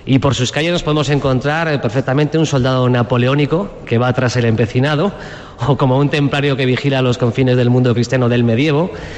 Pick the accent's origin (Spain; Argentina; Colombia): Spain; Guadalajara, Castilla-La Mancha; Los que somos de Guadalajara, evidentemente, ya conocemos